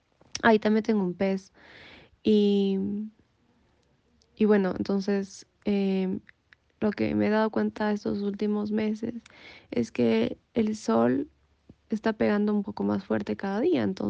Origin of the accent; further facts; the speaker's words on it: Ecuador; soy de Ecuador